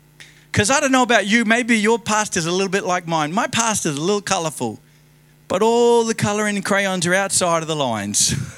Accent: Logan City, Queensland, Australia; I grew up in Logan City. Lots of situations.

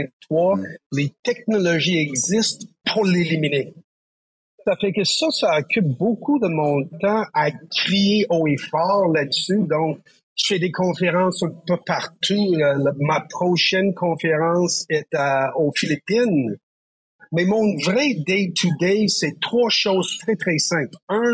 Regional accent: Newfoundland and Labrador, Canada; je viens de Terre-Neuve.

